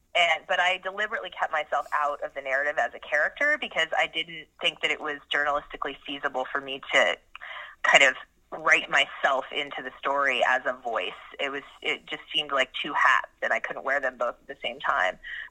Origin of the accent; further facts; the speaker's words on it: Southwest, United States; I'm from the Southwest originally, and it was like the great crush of my life, New York City.